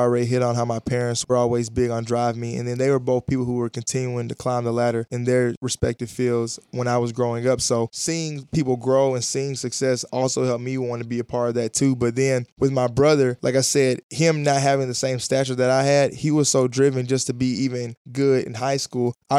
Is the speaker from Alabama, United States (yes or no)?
yes; Huntsville, Alabama, United States; there were a lot of scouts there for college basketball growing up in Huntsville, Alabama.